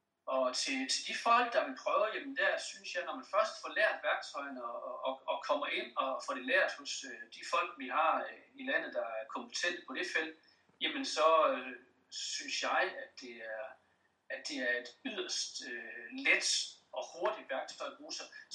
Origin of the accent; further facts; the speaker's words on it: West Jutland, Denmark; born there; selvom jeg er født langt ude i Vestjylland